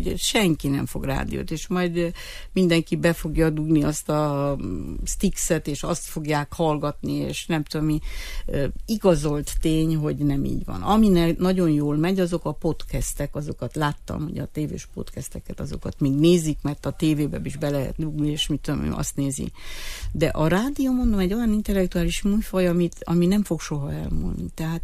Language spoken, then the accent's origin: Hungarian; Arad, Arad County, Romania; én jól tudok románul, mert aradi vagyok, és Temesváron végeztem az egyetemet